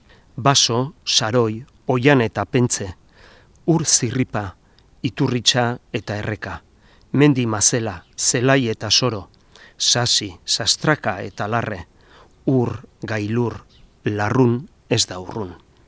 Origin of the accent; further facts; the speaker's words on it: San Sebastián, Basque Country, Spain; born there; also born or lived in Lezo; ni sortzez Donostiarra naiz